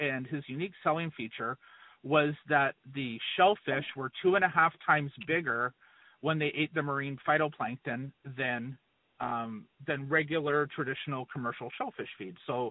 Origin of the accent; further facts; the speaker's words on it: Maple Ridge, British Columbia, Canada; So I am originally from a town called Maple Ridge, which is a suburb of Vancouver, BC. I'm a Canadian. I was born in 1973. I'm 50 years old this year.